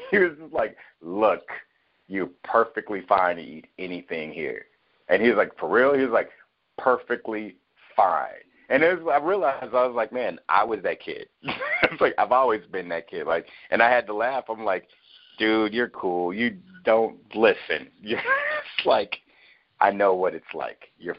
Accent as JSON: {"language": "English", "town": "Chicago", "region": "Illinois", "country": "United States", "tie": "born or raised there", "said": "So it's like you know, growing up on the South Side in this Israelite Afro, you know, pro Afro American community, and then at the same time going to the North Side for high school, you know, I got the best of both worlds."}